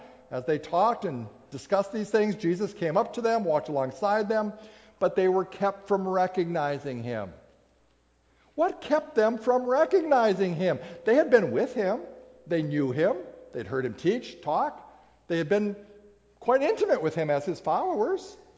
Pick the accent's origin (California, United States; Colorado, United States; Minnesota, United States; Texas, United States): Minnesota, United States; last summer, I had returned to Minnesota to be with family and saw some folks from my hometown.